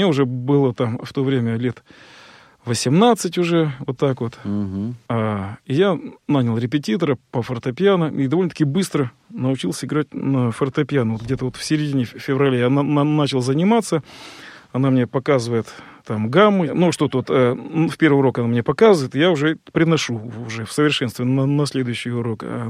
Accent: Kostroma, Kostroma Oblast, Russia; Я из Костромы, там у нас вокруг леса.

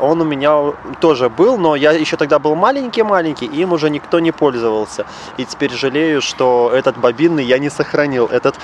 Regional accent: Minsk, Belarus; born there; получается, родился в Минске, потом уехал за город, и за городом какое-то вот себе искал развлечение.

